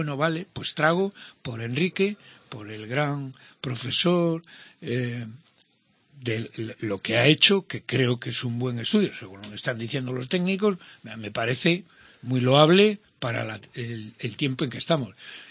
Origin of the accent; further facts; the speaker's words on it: Spain; soy español normal, que yo no digo que sea español de primera, de segunda, de tercera. Soy español normal.